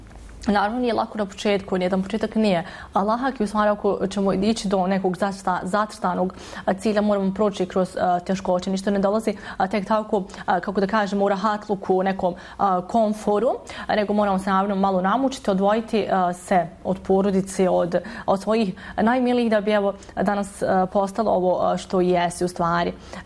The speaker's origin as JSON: {"language": "Bosnian", "town": "Novi Travnik", "region": "Federation of Bosnia and Herzegovina", "country": "Bosnia & Herzegovina", "lives_now": "Turkey", "said": "Ja sam završila srednju školu u Bosni i Hercegovini, dolazim iz Novog Travnika."}